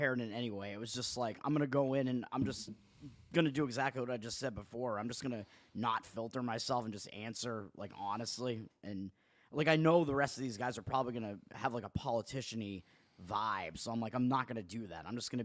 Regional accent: Massachusetts, United States; I'll be in the Massachusetts one because it is my home state.

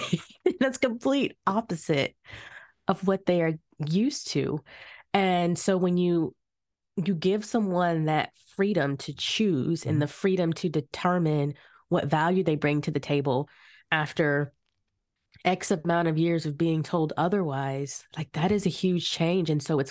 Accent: Florida, United States; So I grew up in Florida in the United States. It's like southern states.

